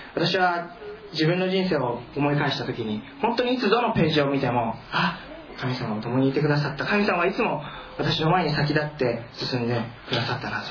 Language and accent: Japanese; Hachioji, Tokyo, Japan; also born or lived in Ehime; 僕は、東京の八王子、生まれは愛媛なんですが、育ちは東京の八王子という、東京といっても広くてですね、八王子というのはもう東京の都心からちょっともう外れた田舎にあってですね、東京ですが、学校の小学校の校庭にイノシシが出るような